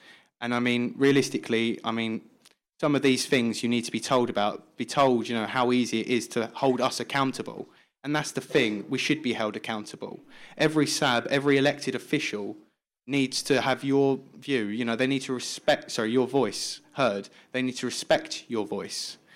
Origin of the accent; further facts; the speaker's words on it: Southend-on-Sea, East of England, United Kingdom; I mean, I grew up in Southend in Essex. Like, I'm not saying anything bad against it, but it's a very different place.